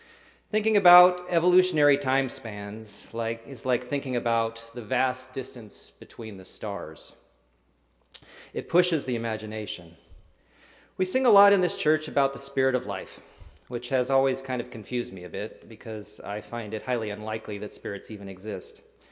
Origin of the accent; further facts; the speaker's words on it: Missoula, Montana, United States; moved away as an adult; I think growing up in Missoula, Montana, with my parents, who encouraged me to get outside.